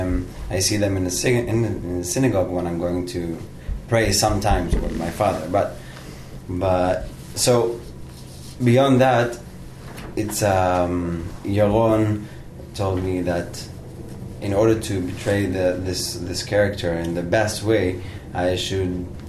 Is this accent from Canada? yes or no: no; Herzliya, Tel Aviv District, Israel; But I grew up in Herzliya, in Neve Amal, in this community where Yigal Amir went out.